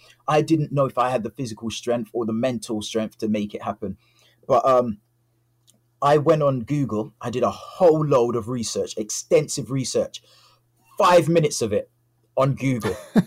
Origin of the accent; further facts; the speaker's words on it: Jamaica; born there; I was born in Jamaica